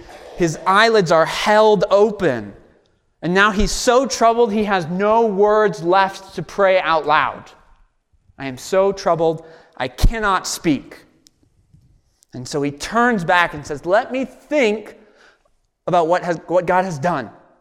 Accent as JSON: {"language": "English", "region": "Georgia", "country": "United States", "tie": "born or raised there", "lives_now": "Denver, United States", "said": "When I was younger, I grew up in Georgia, and my family decided we're going to drive here to Denver from Georgia."}